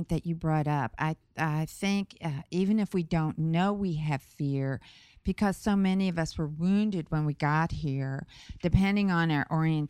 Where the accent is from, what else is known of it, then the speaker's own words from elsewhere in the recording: Brooklyn, New York, United States; I'm originally from Brooklyn, so I talk with my hands